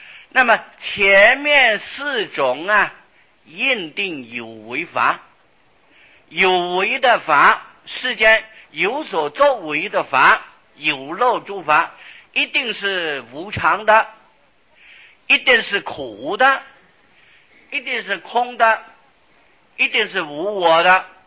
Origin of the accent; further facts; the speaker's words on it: China; 我们中国人好像就是认这个印章。